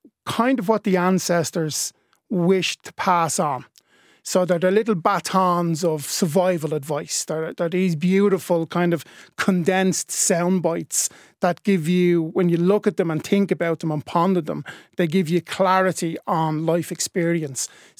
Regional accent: Ireland; And I used to think, hang on, I'm Irish.

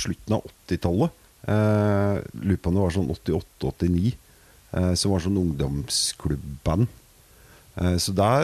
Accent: Vinterbro, Akershus, Norway; jeg er fra Vinterbro.

